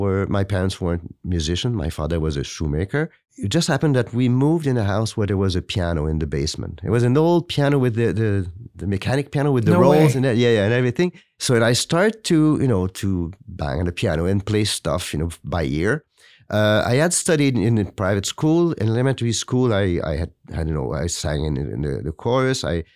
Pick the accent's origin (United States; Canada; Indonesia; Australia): Canada; Trois-Rivières, Quebec; I was appointed the organist at the cathedral in Trois-Rivières in my hometown.